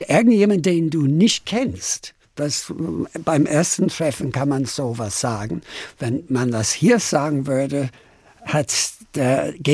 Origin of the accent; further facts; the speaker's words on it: Dublin, Leinster, Ireland; moved away as an adult; now in Frankfurt, Germany; Ich komme aus Dublin, aber Frankfurt ist quasi meine zweite Heimat geworden, weil ich so viele Jahre hier gelebt habe. Man muss bedenken, 24 Jahre habe ich in Dublin gelebt und inzwischen bin ich 45